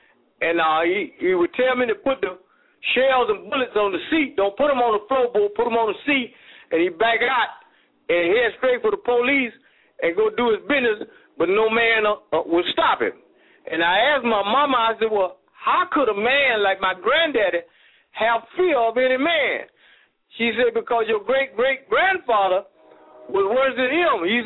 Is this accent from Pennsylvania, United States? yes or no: no; Jacksonville, Florida, United States; I'm from Jacksonville, Florida.